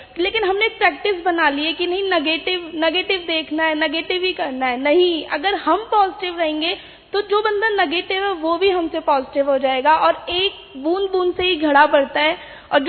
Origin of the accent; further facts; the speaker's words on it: Delhi, India; मैं दिल्ली से हूँ।